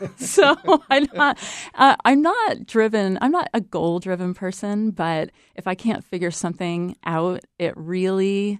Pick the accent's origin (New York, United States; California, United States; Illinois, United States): California, United States; I'm from California. I'll never be from Maine.